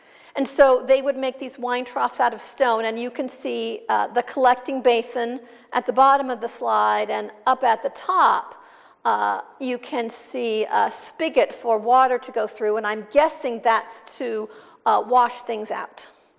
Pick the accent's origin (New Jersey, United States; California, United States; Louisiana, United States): California, United States; I grew up near Napa Valley, California, where there is a lot of winemaking happening.